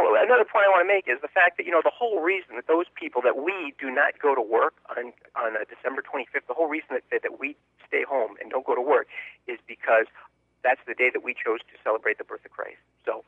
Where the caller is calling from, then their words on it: Marshfield, United States; I'm calling from Marshfield.